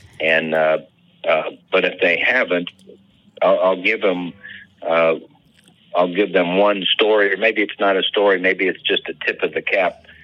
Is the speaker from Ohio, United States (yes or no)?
yes; Berea, Ohio, United States; I grew up in Berea, Ohio, a suburb of Cleveland